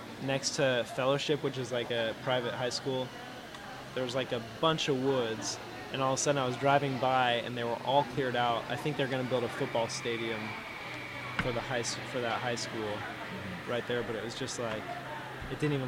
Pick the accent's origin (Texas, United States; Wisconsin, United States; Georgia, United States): Georgia, United States; Roswell; If we weren't in Georgia, I would say that I was from Atl